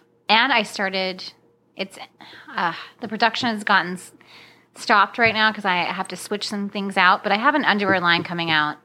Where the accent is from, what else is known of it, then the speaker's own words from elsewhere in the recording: Florida, United States; I'm from Florida.